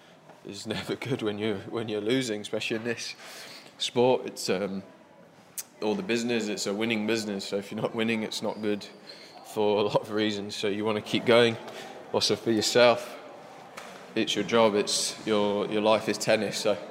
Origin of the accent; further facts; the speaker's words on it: United Kingdom; Playing another Brit, being the British number one, you obviously want to win